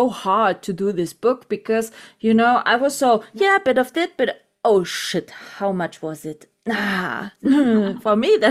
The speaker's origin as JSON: {"language": "English", "country": "Germany", "tie": "born or raised there", "second_language": "English", "said": "2 hours from my hometown here, there is a production company."}